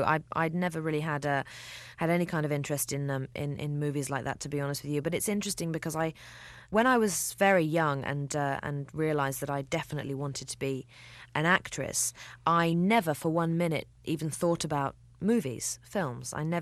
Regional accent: Reading, South East England, United Kingdom; when I was working in a deli in Reading, which is my hometown

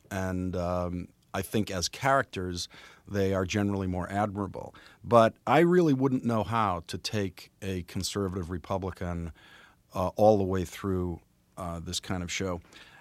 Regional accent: Boston, Massachusetts, United States; I'm Irish. I'm from Boston.

